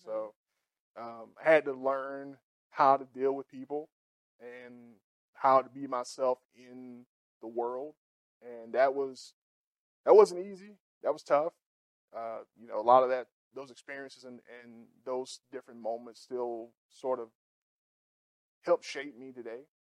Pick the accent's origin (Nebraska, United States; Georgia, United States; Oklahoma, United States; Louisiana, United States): Georgia, United States; Morven; So Morven is a small town in South Georgia. We farm mostly for a living. Everybody in the area farms on some level.